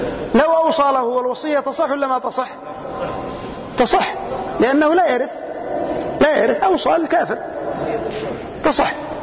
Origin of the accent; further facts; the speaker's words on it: Yemen; هذا أيضا موجود عندنا في اليمن